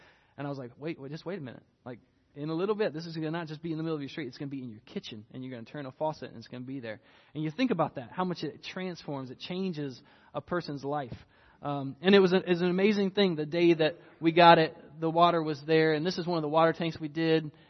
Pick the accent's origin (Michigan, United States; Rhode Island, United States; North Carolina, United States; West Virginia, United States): North Carolina, United States; I'm from North Carolina.